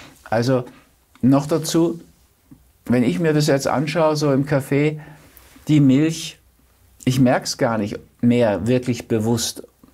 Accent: Switzerland; Ja, darf man gar nicht sagen, um Gottes Willen, als Schweizer.

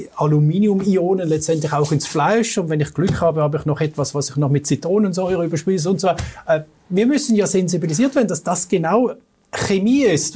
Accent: Switzerland; Ich als Schweizer, als Europäer

